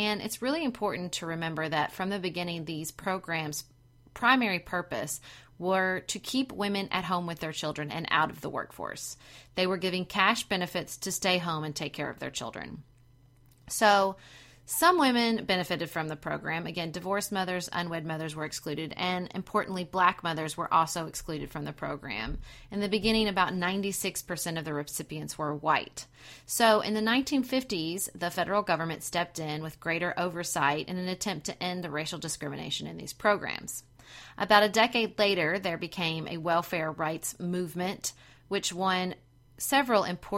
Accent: Paducah, Kentucky, United States; my hometown of Paducah, Kentucky

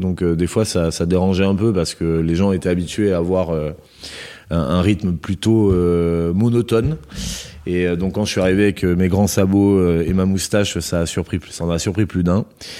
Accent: Nouvelle-Aquitaine, France; Non, oui, effectivement, je suis originaire des Landes.

